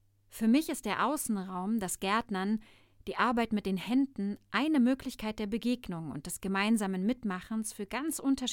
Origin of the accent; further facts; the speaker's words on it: Berlin, Germany; das passt besser zu mir. Geboren bin ich in Ost-Berlin. Meine Kindheitserinnerung kommt aus der DDR und aus der Nachwendezeit in dieser Stadt, die mich prägte.